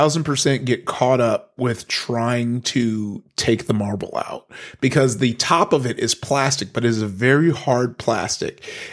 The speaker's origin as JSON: {"language": "English", "town": "Compton", "region": "California", "country": "United States", "tie": "born or raised there", "also_born_or_lived": "Long Beach", "said": "I grew up in Compton, went from Compton to Long Beach, Northside Long Beach. You heard … rap about it."}